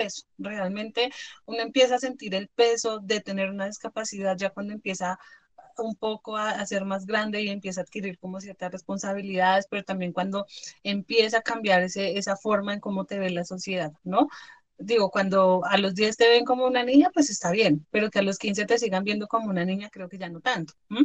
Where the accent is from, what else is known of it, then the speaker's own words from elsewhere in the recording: Bogotá, Colombia; also born or lived in Cauca; Yo nací en Bogotá, pues acá en Bogotá, viví acá como hasta los, no sé, 8 años tal vez. Luego me fui a vivir al Cauca y regresé ya cuando tenía 17 años.